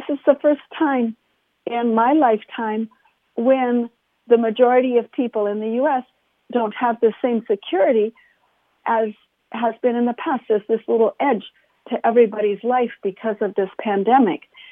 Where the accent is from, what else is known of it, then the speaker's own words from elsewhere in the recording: United States; We grew up in America.